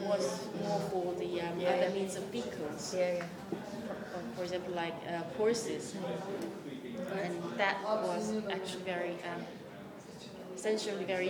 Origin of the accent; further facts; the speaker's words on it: Seoul, South Korea; now in London, United Kingdom; I'm originally from Seoul, Korea, which is a heavily populated city, and now I live in London